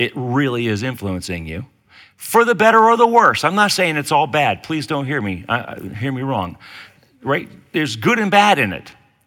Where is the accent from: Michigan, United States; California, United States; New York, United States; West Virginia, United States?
West Virginia, United States; born there; I was born in West Virginia. I am a hillbilly.